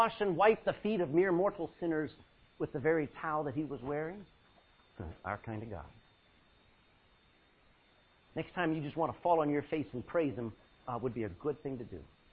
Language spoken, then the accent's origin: English; Texas, United States; when I was growing up, that's how my feet looked all the time, man. Growing up in Texas, you don't wear shoes unless they're boots.